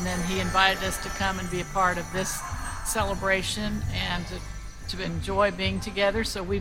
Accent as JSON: {"language": "English", "town": "Franklin", "region": "Indiana", "country": "United States", "said": "from Franklin, Indiana."}